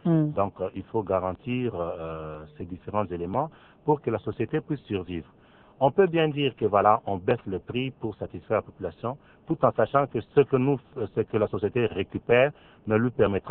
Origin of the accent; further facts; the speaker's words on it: Kinshasa, DR Congo; Je suis Congolais, je suis Kimois, je suis en plus prêtre.